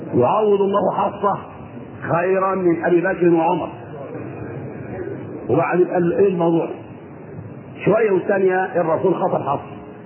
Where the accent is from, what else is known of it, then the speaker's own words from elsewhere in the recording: Egypt; السيدة نفيسة اللي مدفونة عندنا في مصر هنا